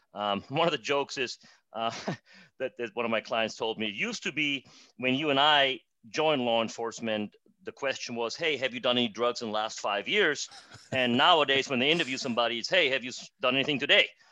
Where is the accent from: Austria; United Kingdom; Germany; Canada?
Germany; now in United States; I actually was born and raised in Germany.